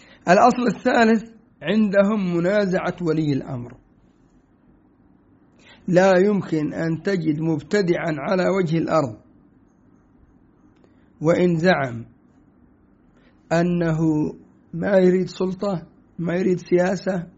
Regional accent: Yemen; مثلا عندنا في اليمن هيئة علماء اليمن، وهم حزبيون من الأخوان المسلمين وغيرهم.

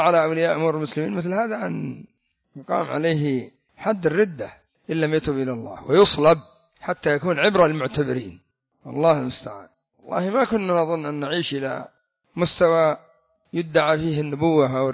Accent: Yemen; كما عندنا في اليمن هذا ناصر اليماني صاحب صنعاء دجال

